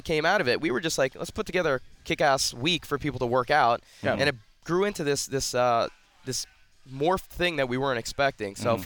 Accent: New Jersey, United States; moved away as an adult; also born or lived in California; I grew up in New Jersey, just outside of the city, and I was fortunate enough to get a scholarship to Stanford University, so I moved out west for college.

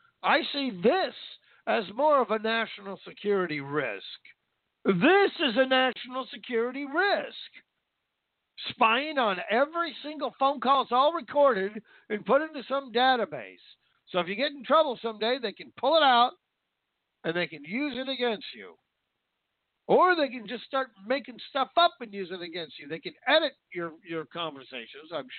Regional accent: Vancouver, Washington, United States; We had Russians in my hometown of Vancouver, Washington.

